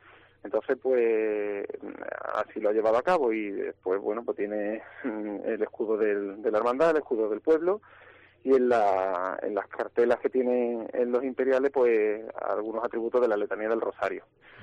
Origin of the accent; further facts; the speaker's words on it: Bornos, Andalusia, Spain; que para la historia de mi pueblo va a ser lo más importante que va a tener lugar, por supuesto.